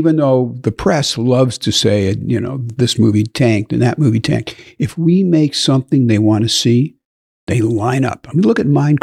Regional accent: Detroit, Michigan, United States; When I started, there were 3 TV channels in my hometown in Detroit. That was it.

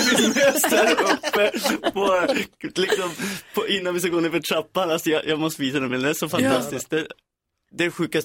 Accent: Ersmark, Västerbotten County, Sweden; när jag var liten och bodde i Ersmark

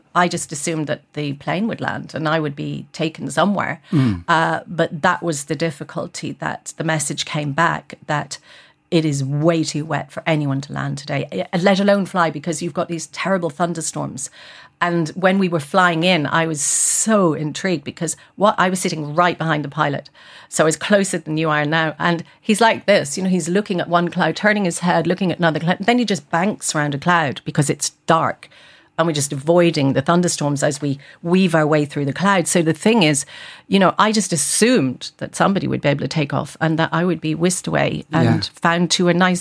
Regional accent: Galway, Connacht, Ireland

